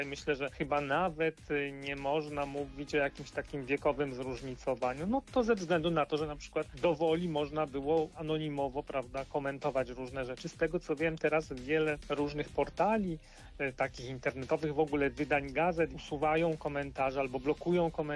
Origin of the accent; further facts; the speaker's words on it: Łódź, Łódź Voivodeship, Poland; no w związku z tym, że tu mieszkam, jestem łodzianinem